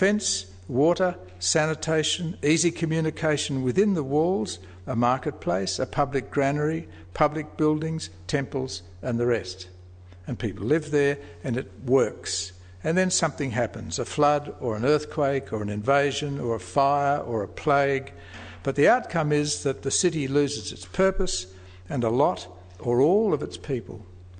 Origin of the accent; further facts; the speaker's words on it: Armidale, New South Wales, Australia; I grew up in One Armidale.